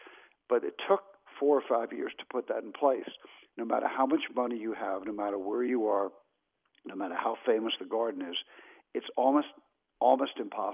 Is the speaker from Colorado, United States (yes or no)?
no; New York, United States; I think New York fans, I mean, I grew up in New York